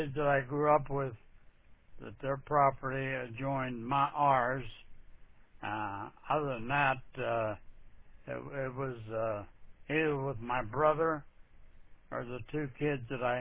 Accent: Joffre, Pennsylvania, United States; born there; now in Pittsburgh, United States; I was born in February of 1936 on the 21st day in a little town called Joffre, which was in Washington County, nearby where Jock was born.

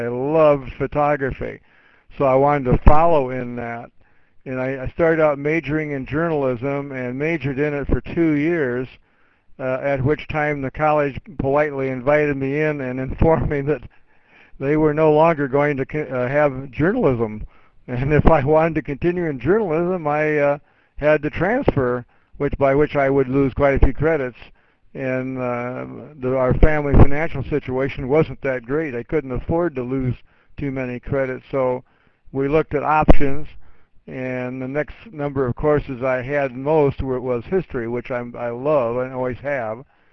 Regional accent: Cedar Rapids, Iowa, United States; Yes, I was, Lou. I was born and raised in Cedar Rapids, Iowa.

